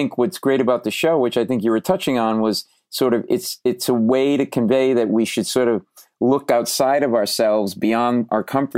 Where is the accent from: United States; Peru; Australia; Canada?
United States; Providence, Rhode Island; one of them might be in Providence, Rhode Island, which is my hometown, which is a great food town.